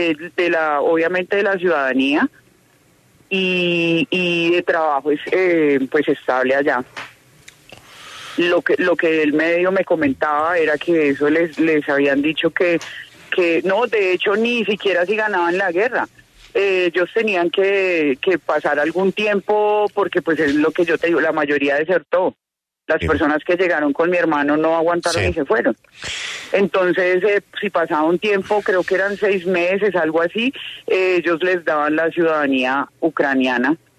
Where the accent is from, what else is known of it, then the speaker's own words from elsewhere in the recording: Leticia, Amazonas, Colombia; Nosotros venimos de Leticia y aprendimos a hablar portugués por parte de mi abuela.